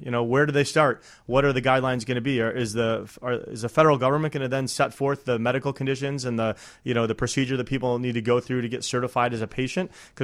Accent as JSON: {"language": "English", "region": "Colorado", "country": "United States", "said": "neighboring states of Colorado, where I'm from"}